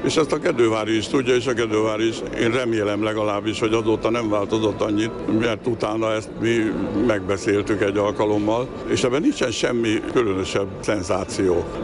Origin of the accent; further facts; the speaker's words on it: Dunapataj, Bács-Kiskun, Hungary; also born or lived in Budapest; De ilyen értelemben én dunapatai vagyok, paraszt gyerek, mert a nagyszüleimmel ott nőttem föl végső soron. Pesten is jártam ugyan iskolába, de ott is jártam iskolába, általános iskolába. A Szelédi tó mellett volt a tanyánk.